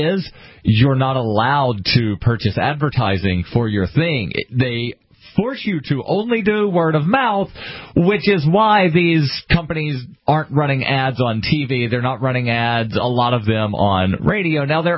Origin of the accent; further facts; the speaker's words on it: Alabama, United States; there's a state senator in Alabama, which is my home state